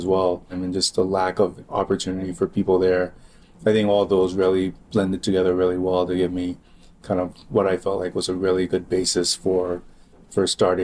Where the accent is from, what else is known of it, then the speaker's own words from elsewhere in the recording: Liberia; now in Chicago, United States; I'm from Liberia and always had an interest in doing something there. But after living in Chicago for close to 10 years